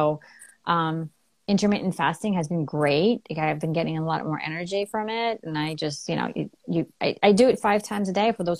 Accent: Ukraine; now in United States; Yeah, I grew up in Ukraine, so I grew up on all organic stuff.

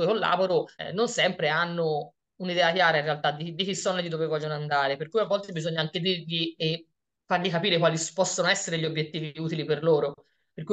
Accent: Tuscany, Italy; specialmente per una nata e cresciuta in Toscana.

